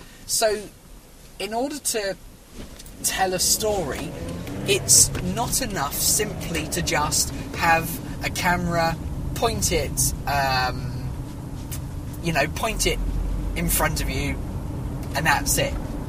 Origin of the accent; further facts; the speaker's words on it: United Kingdom; because of course I'm British and we love tea